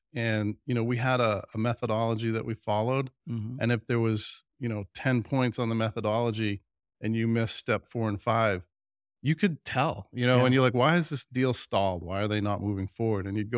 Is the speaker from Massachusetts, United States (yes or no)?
yes; Boston, Massachusetts, United States; I grew up in Boston. EMC obviously headquartered in Hopkinton. I was right in their backyard.